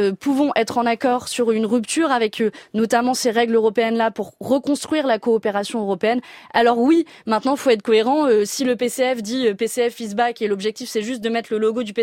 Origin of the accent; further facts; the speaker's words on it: Fréjus, Provence-Alpes-Côte d'Azur, France; J'ai grandi dans le Var. J'ai grandi à Fréjus.